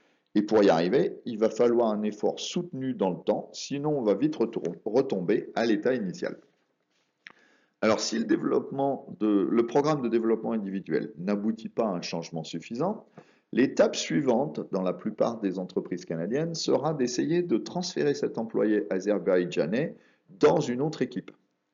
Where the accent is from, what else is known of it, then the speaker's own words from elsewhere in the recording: France; J'ai grandi en France.